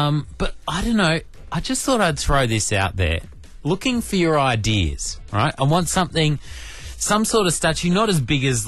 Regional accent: Yarramalong, New South Wales, Australia; where I grew up in Yarramalong on the Central Coast

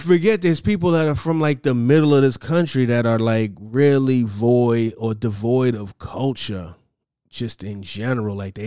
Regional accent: New York, United States; I'm not one of these people that's upset. I'm from New York.

